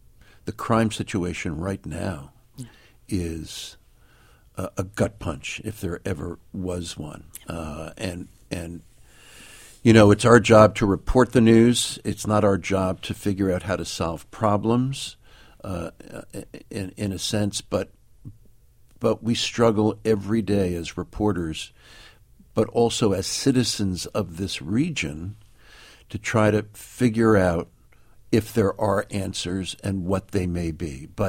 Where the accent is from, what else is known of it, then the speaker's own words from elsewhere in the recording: Manhattan, New York, United States; In Manhattan, correct.